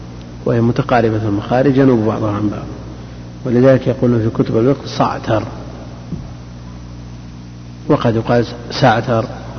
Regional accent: Najd, Saudi Arabia; عندنا في نجد سمى شبا أيضا.

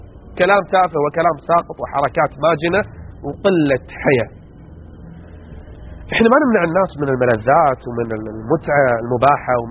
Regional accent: Kuwait; خلونا نعرج على ما يحصل عندنا في الكويت

